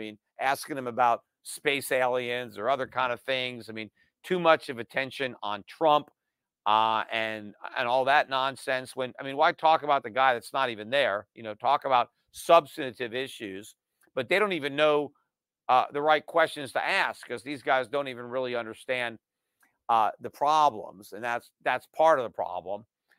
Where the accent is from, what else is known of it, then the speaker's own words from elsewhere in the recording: United States; You know, as an American, I would be very hopeful that that would be the case.